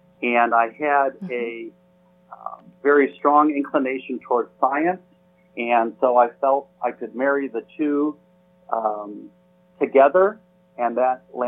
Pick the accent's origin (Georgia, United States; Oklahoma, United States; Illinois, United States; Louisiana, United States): Illinois, United States; Chicago; Okay, I grew up in the Chicago area, attended the University of Notre Dame, and subsequently attended Northwestern Medical School in Chicago